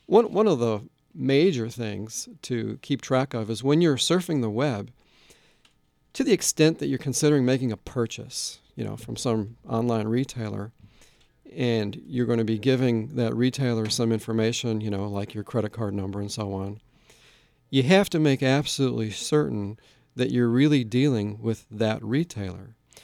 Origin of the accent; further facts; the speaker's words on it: Midwest, United States; I'm from the Midwest, where we have lots of snow, and I always saw the salt trucks come out after it snowed.